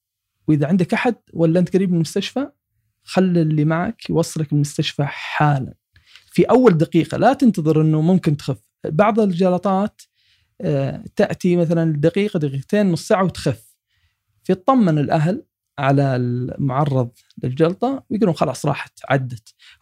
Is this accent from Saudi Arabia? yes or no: yes; Saudi Arabia; ويوجد حل جميل جدا وموجود عندنا في السعودية وموجود في أغلب مستشفيات العالم